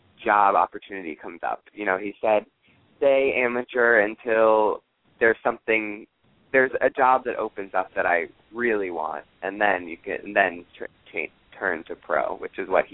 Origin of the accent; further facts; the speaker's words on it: Columbia, Maryland, United States; I'm from Columbia, Maryland. So outside of Baltimore in Washington, D.C.